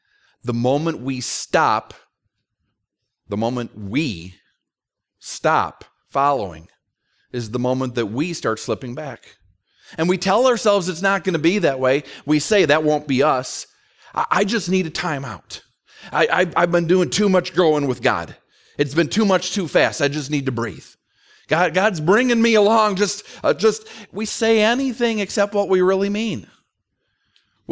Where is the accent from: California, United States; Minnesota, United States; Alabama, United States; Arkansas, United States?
Minnesota, United States; South St. Paul; I get that from growing up in South St. Paul, Minnesota. My parents were from there. I grew up right over the line, but might as well have grown up there.